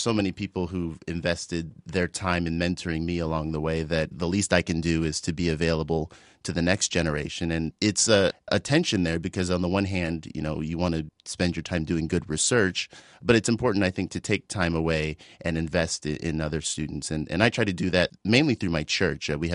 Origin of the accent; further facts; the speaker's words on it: Midwest, United States; Growing up in the Midwest, that seemed like an honorable thing to do and a pretty common occupation.